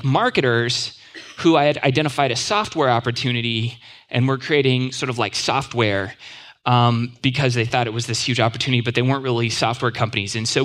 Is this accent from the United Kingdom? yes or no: no; California, United States; now in Minnesota, United States; I'm from California originally, but now I live in Minnesota.